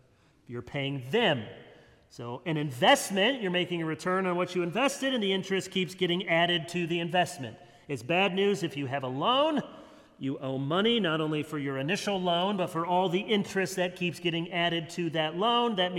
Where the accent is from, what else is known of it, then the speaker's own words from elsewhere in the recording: Michigan, United States; Forgive me, I'm from Michigan.